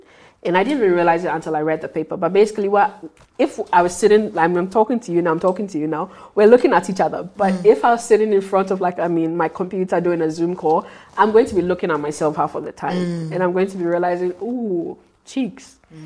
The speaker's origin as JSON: {"language": "English", "country": "Ghana", "said": "I come from Ghana. I would have had it straight up, you know."}